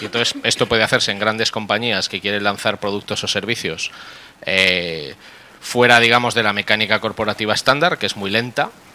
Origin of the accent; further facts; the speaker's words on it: Zaragoza, Aragon, Spain; soy de Zaragoza, la ciudad más importante del planeta.